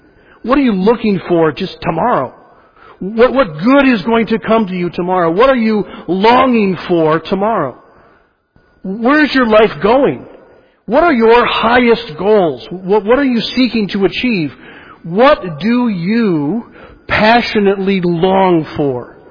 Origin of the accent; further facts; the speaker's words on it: the South, United States; I'm from the South, aren't I?